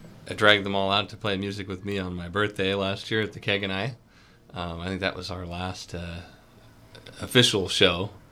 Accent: Ballard, Washington, United States; born there; also born or lived in New York / Alaska; I was born in Ballard, but moved around all over before I was in Port Townsend. I was in New York State, and before that, Alaska.

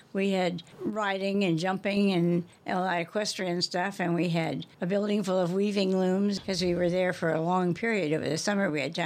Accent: Washington, District of Columbia, United States; born there; I was born in Washington, D.C.

